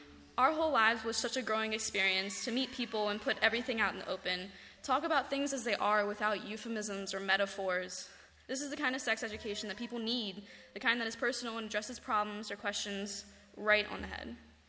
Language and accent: English; United States; I grew up in Frederick County. All my friends are Catholic.